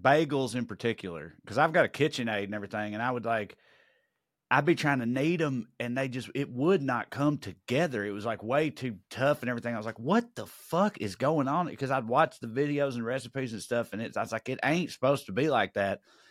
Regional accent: United States; I don't fuck with grams because I'm American.

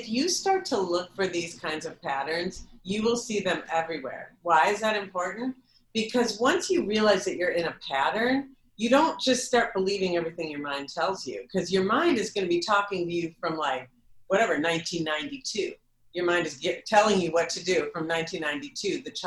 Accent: Minneapolis, Minnesota, United States; So, because I'm in Minneapolis, my hometown.

